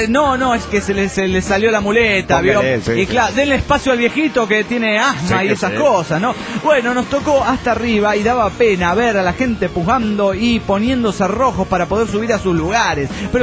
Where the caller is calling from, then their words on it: New York City, New York, United States; de New York City.